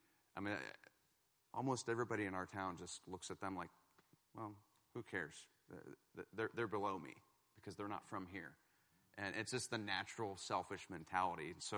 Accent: Kansas City, United States; moved away; We've been in Monmouth. We're originally from Kansas City.

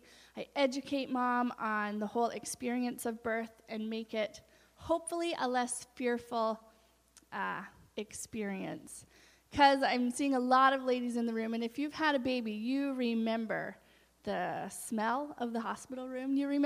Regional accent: Powell River, British Columbia, Canada; My husband and my family and my sister's here this weekend. Yeah, we are from Powell River, across the water, across the ferry there. We live in our RV.

